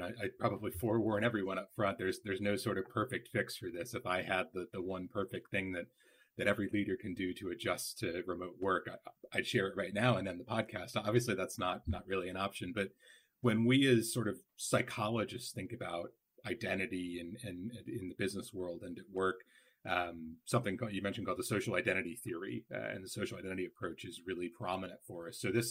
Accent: United States; So I'm, you know, a white man, I'm American, if you've probably gathered from my accent.

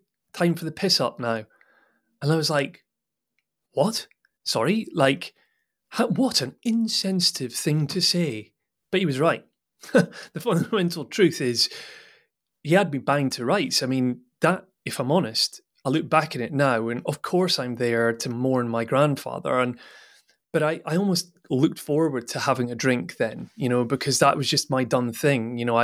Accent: Scotland, United Kingdom; So being born and raised in Scotland, I don't think it will surprise, or I hope it won't offend anyone, when I say that Scotland is quite famed for its drinking culture.

